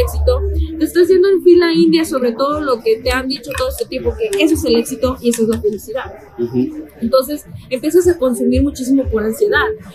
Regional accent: Mexico; como yo, por ejemplo, como mujer mexicana

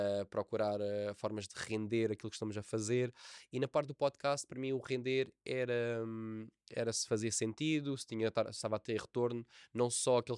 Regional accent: Algarve, Portugal; Tenho pena nunca ter feito no Algarve, na minha terra.

